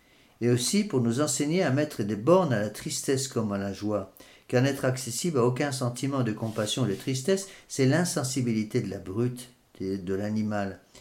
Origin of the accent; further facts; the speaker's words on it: France; on a beaucoup de mal à comprendre ça en tant que Français.